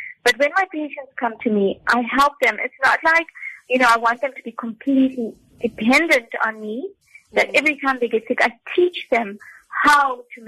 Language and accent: English; India; Look, I'm Indian, and I need curry.